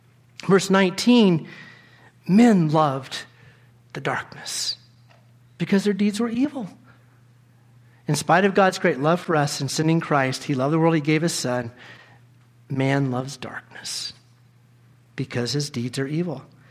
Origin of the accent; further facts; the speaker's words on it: the South, United States; I grew up in the South and we don't have them here like they did there